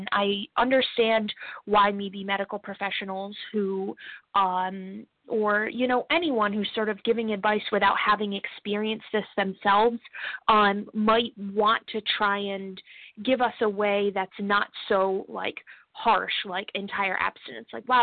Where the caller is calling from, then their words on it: Rhode Island, United States; I am a compulsive eater, and I'm calling from Rhode Island